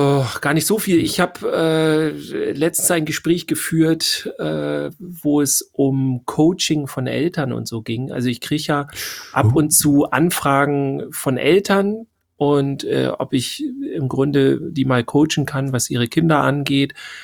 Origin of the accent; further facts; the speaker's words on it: Northern Germany, Germany; Ich komme aus dem Norddeutschland.